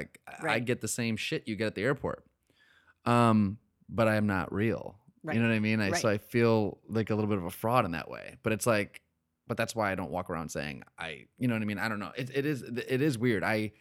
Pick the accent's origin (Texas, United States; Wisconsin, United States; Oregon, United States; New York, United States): New York, United States; now in Boston, United States; Like, okay, well, I guess I grew up in upstate New York.